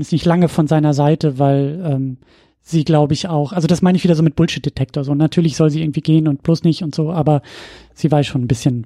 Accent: Schleswig-Holstein, Germany; Nordfriesland angesiedelt ist, und deswegen bin ich bei den Hörbüchern auch immer sehr aufmerksam geworden, weil das meine Heimatregion ist.

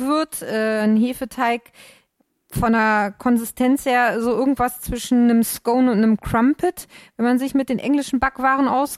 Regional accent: Lower Saxony, Germany; Ich bin ja vom Rand der Lüneburger Heide, da Burgdorfer Land und so.

